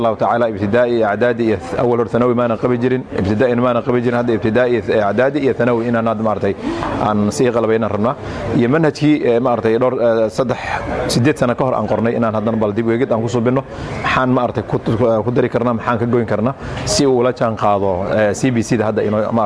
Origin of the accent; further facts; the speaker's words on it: Mandera, Mandera County, Kenya; Degmada Mandera ayaan ka imid